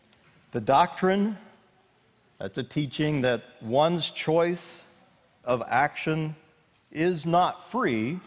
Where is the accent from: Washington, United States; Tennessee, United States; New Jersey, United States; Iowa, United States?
Iowa, United States; I'm from Iowa, and glad to be here.